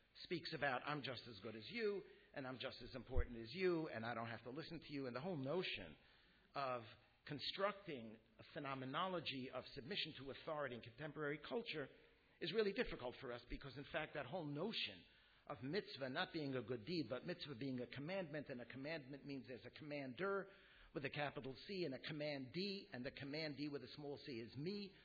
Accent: United States; Now, I grew up in America, Baruch Hashem, and I was always taught in America

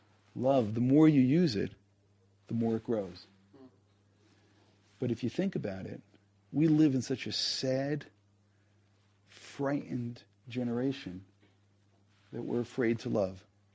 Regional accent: New York City, New York, United States; Again, I grew up in New York.

